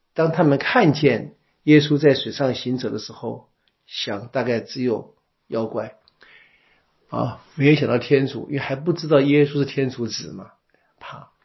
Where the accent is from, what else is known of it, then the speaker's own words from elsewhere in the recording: Taiwan; 我们台湾人活在海岛上我们对海的感觉比较容易